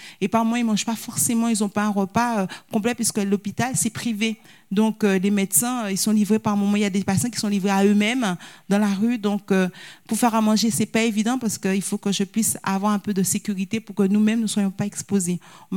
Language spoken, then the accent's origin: French; Haiti; Parce que moi, la première fois que je suis arrivée en Haïti, je suis haïtienne, mais j'étais vraiment choquée.